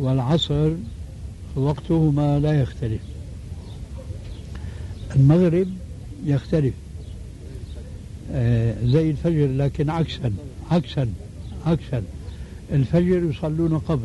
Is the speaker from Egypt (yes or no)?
no; Jordan; وزارة الأوقاف، فليس للأفراد هنا دخل، خاصة عندنا في الأردن